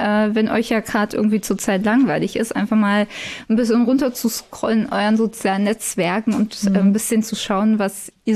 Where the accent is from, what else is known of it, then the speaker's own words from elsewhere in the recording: Brandenburg, Germany; Ich komme ja eigentlich aus dem Speckgürtel von Berlin.